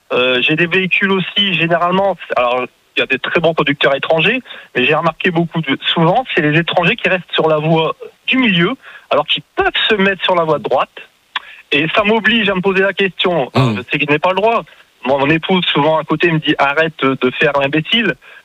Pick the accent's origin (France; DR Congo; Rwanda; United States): France; Hauts-de-France; Alors, moi, je suis des Hauts-de-France.